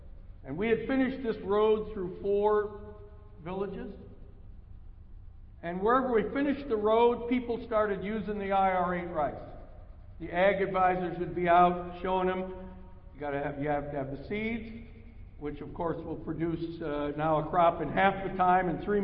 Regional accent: Dubuque, Iowa, United States; also born or lived in Bronx; Because I was born in the Bronx. I'm a city kid. I was forcibly taken to the Middle West when I was 10 years old and bounced around and ended up in Dubuque, Iowa.

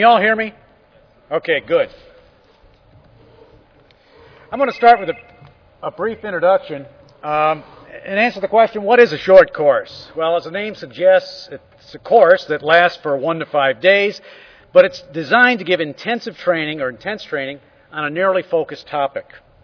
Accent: Wisconsin, United States; I'm from Wisconsin as well, but that had nothing to do with it.

